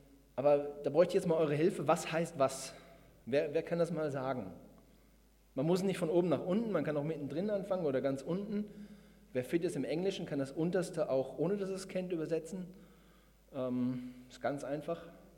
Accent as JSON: {"language": "German", "town": "Waiblingen", "region": "Baden-Württemberg", "country": "Germany", "said": "bin aus Waiblingen, wohne auch dort, jetzt schon seit 2 Jahren in Waiblingen"}